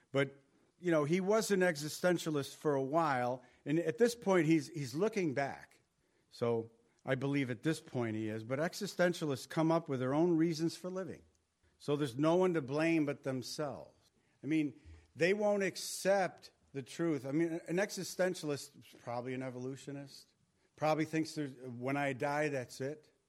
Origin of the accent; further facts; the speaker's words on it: United States; I'm an American. I have rights.